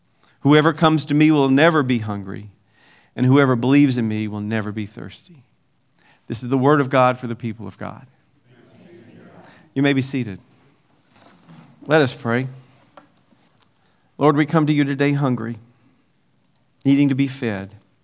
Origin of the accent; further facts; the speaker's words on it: Southern US, United States; And being a Southerner, we have this special love for biscuits.